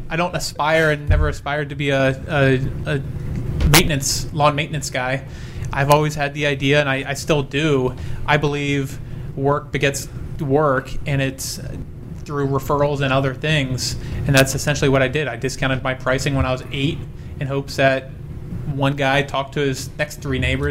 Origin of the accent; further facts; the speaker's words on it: Rockville, Maryland, United States; Rockville, Maryland.